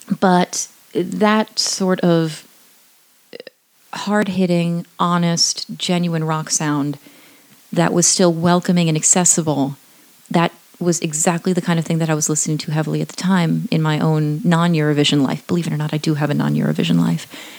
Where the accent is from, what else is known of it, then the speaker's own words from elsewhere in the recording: St. Paul, Minnesota, United States; I started attending a university in the United States, McAllister College in my hometown of St. Paul